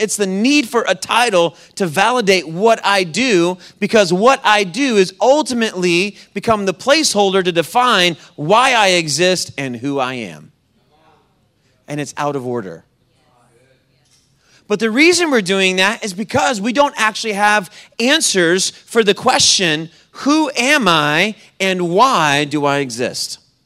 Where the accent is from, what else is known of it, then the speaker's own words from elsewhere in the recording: the South, United States; And I grew up in the South, and, you know, we talk back in church